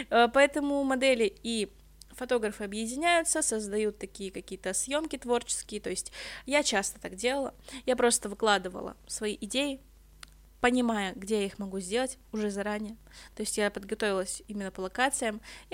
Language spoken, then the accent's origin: Russian; Moscow, Russia; я фотограф из Москвы.